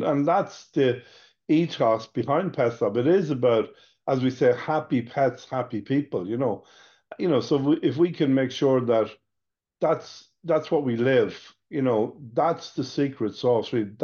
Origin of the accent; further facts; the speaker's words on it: Sligo, Connacht, Ireland; So I was born in Sligo, the youngest of 10 children, and very happy childhood, you know, went to Summerhill College.